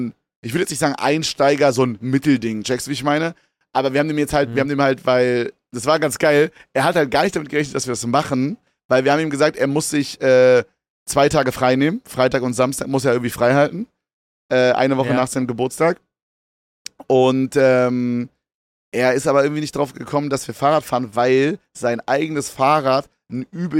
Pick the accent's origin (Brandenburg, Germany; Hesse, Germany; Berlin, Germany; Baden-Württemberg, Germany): Brandenburg, Germany; Königs Wusterhausen; Also wir sind so ein bisschen da, so Königs-Wusterhausen, wo ich herkomme, sind wir so gestartet.